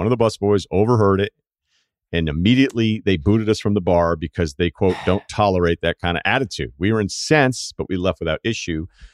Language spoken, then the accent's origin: English; New England, United States; two of my buddies and I went out to a few bars in the town we grew up in New England.